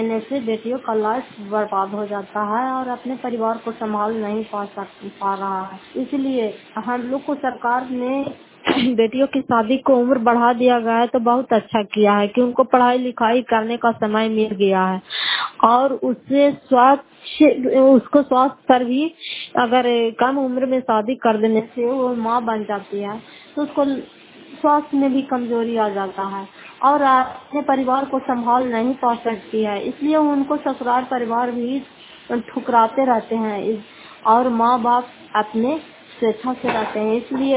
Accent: Fatehpur, Bihar, India; घर फतेहपुर पंचायत मखौटा जिला नालंदा करापतगढ़ ब्लॉक की निवासी हूँ।

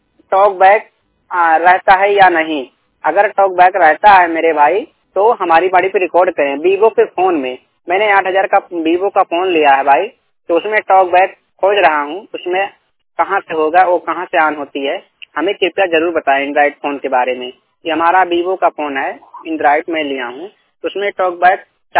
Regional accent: Basti, Uttar Pradesh, India; और मैं जिला बस्ती का रहने वाला हूँ। मूल निवासी उत्तर प्रदेश में हम हैं।

